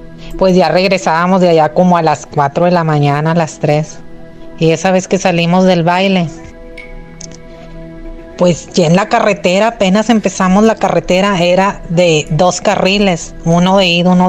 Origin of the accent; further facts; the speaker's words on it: Nuevo Laredo, Tamaulipas, Mexico; Pero vivía en Laredo, Texas. Yo soy de Nuevo Laredo.